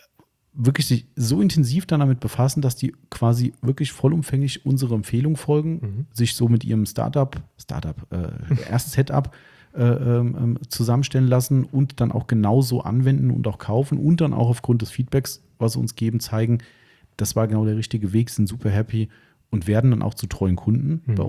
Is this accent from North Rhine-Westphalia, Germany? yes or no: no; Hesse, Germany; Also ich bin da hier aus dem Taunus.